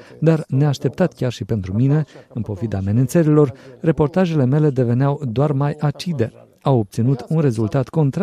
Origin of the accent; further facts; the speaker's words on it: Tiraspol, Transnistria, Moldova; Sunt originar din Tiraspol. Acolo m-am născut, acolo am trăit cea mai mare parte din viață și am învățat acolo.